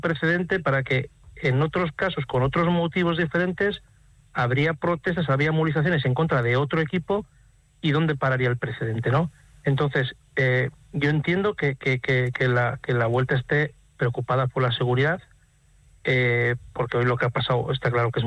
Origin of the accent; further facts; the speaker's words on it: Navarre, Spain; Y al final yo soy un navarro, que ayer hicimos una etapa en Navarra